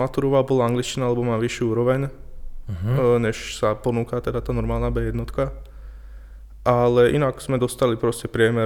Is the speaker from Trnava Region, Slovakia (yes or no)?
yes; Chelnica, Trnava Region, Slovakia; Pochádzam z Chelnice, čo je teda nejakých 25 km severnejšie od Trnavy.